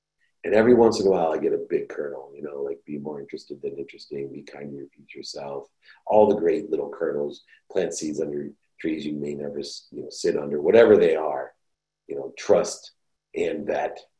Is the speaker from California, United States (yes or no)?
yes; San Diego, California, United States; I'll give you an example. I'm from San Diego.